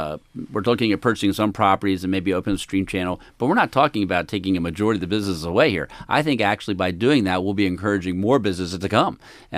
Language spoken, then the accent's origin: English; Maryland, United States; We never had those frequencies before when I was younger growing up in Howard County.